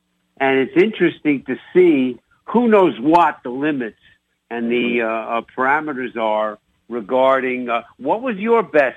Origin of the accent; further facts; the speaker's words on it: New York, United States; accent: New York; We gotta mix the accents between my New York accent and your Jamaican and Canadian.